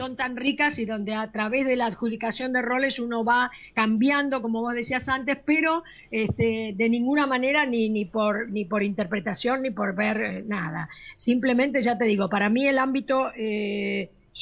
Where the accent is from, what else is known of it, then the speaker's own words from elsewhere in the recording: Argentina; yo creo que realmente esto le ha dado también a lo que somos los argentinos.